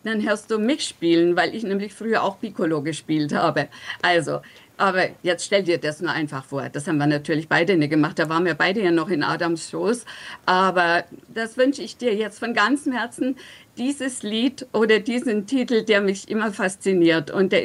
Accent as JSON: {"language": "German", "region": "Bavaria", "country": "Germany", "said": "Nachdem es mir als Fränkin ja immer sehr schwer fehlt, mich oberbayerisch zu verabschieden von dir"}